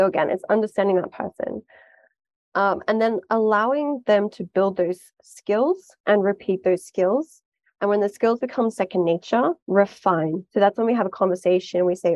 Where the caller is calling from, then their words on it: Singapore; when you live on the equator, which I'm calling from Singapore today.